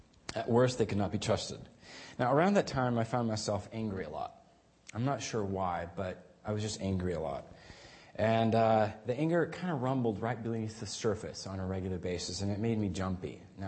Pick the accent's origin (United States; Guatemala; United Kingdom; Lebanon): Guatemala; as a kid, I grew up in Guatemala